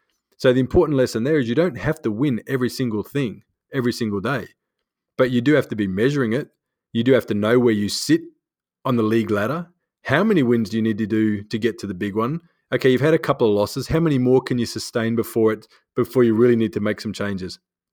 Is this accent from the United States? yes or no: no; Australia; You know, being an Australian kid, we got to watch it on the TV about the Americans.